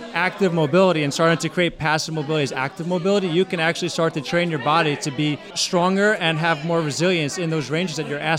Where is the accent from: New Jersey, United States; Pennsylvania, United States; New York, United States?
New York, United States; Queens; I'm from Queens, Astoria.